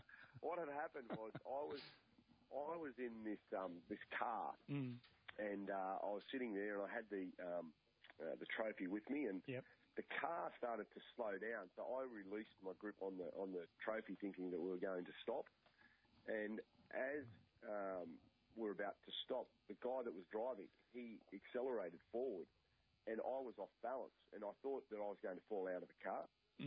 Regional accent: Junee, New South Wales, Australia; For me, it was, growing up in Junee, I never, ever thought that I would have the opportunity to play in the NRL

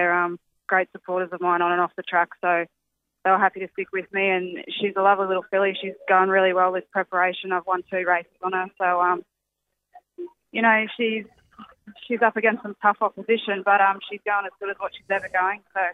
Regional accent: Queensland, Australia; also born or lived in New South Wales; I was born in New South Wales, but basically lived in Queensland most of my life.

